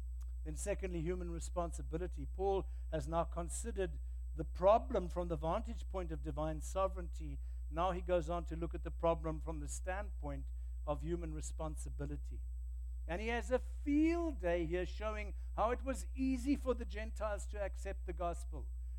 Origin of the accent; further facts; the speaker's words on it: Cape Town, Western Cape, South Africa; I grew up in Sea Point. Sea Point was the suburb right on Cape Town Harbor.